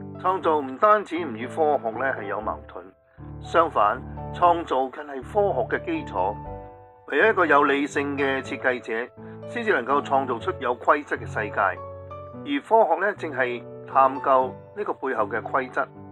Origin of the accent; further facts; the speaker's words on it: Hong Kong; 我是生于香港，长于香港，细小而有奇妙的国际都会，